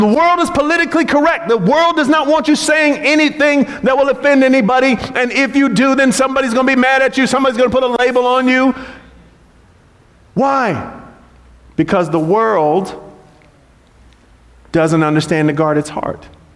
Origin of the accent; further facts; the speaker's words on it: California, United States; I grew up here in the Bay Area, so I'm used to seeing hills everywhere.